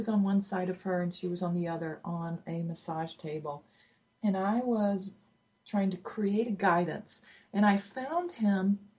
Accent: Deep South, United States; And I'm also coming from the Deep South as well, and there's still a lot of repression.

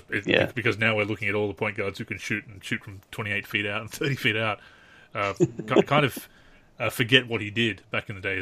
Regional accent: Newcastle, New South Wales, Australia; Actually, he spent some time in my hometown of Newcastle because his father played for our team

